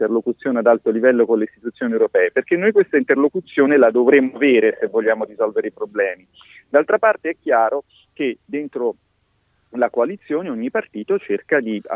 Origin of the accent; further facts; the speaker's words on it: Florence, Tuscany, Italy; moved away; che sono un fiorentino che è vissuto poco nella sua terra